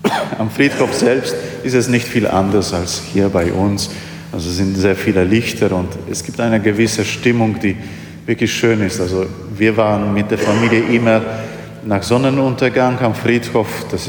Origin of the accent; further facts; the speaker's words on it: Poland; Und in meiner Heimat in Polen ist es ein bisschen verrücktes Fest.